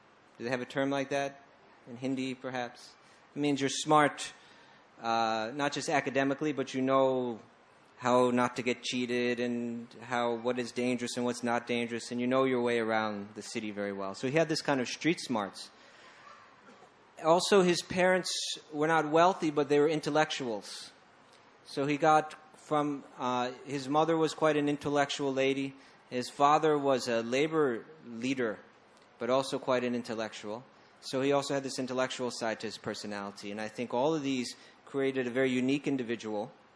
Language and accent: English; New York City, New York, United States; I grew up in New York City